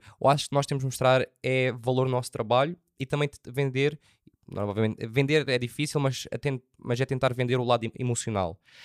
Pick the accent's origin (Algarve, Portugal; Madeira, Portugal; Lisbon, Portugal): Algarve, Portugal; Faro; eu queria dar aquela ideia que sou de Faro